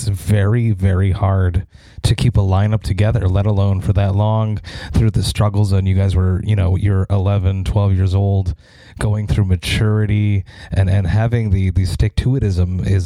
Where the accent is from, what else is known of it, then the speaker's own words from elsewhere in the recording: Montreal, Quebec, Canada; I'm from Montreal, Canada.